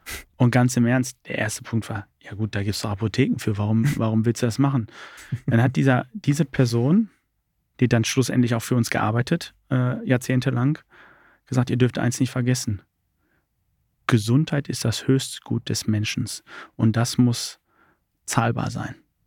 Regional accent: Dortmund, North Rhine-Westphalia, Germany; Ich bin Dortmunder Jung. Voll durch und durch.

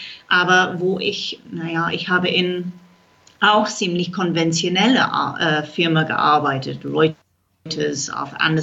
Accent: England, United Kingdom; German is a second language; Ich meine, die Engländer haben diesen Ruf, dass wir super spießig sind.

